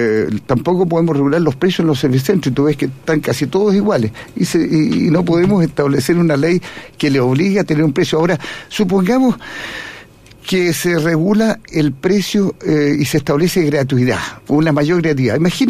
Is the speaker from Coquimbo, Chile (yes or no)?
no; Temuco, Araucanía, Chile; now in Santiago, Chile; Yo soy de Temuco y Temuco no se cobra por el estacionamiento